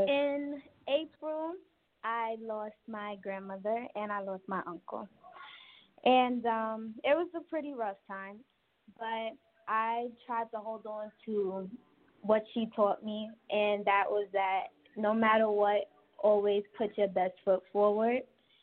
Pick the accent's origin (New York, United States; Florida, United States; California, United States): New York, United States; Brooklyn; I'm 17 years old. I'm from Brooklyn, New York.